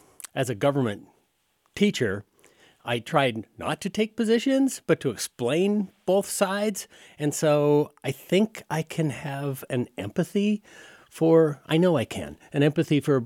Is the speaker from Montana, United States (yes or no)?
yes; Montana, United States; I also have lived in this district for almost my entire life, growing up on the Bozeman Pass, doing a stint on the railroad up by Essex, and I live in Tura now, Bonner area